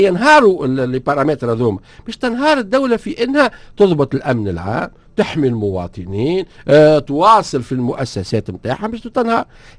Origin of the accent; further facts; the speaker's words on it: Tunisia; عندنا الرفلكس هذا موجود عندنا في تونس، غالبيه الشعب التونسي ديما ميال انه ما نفضوهاش بالقوه